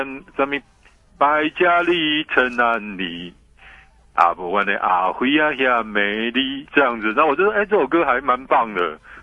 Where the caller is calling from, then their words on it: Kaohsiung, Taiwan; 你好，我是高雄的